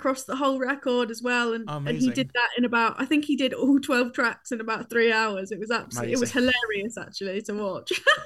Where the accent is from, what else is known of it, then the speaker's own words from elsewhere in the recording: South East England, United Kingdom; growing up on the Isle of Wight was so fun. I had such a fun childhood, you know, just surrounded by like beaches. It's a quiet place. It's beautiful as well.